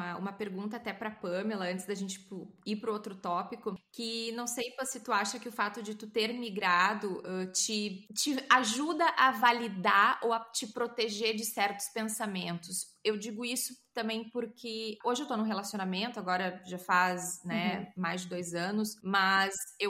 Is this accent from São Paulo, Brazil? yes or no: no; Canoas, Rio Grande do Sul, Brazil; moved away; se eu tivesse solteira no meu país de origem, no meu contexto social e familiar, lá em Canoas, no Rio Grande do Sul, Brasil, eu estaria ouvindo muito mais coisas.